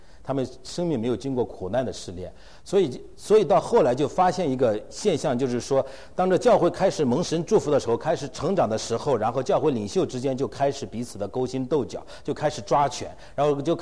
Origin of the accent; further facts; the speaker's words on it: China; 我们中国也有一些话，比方说我们中国会，我们中国人会说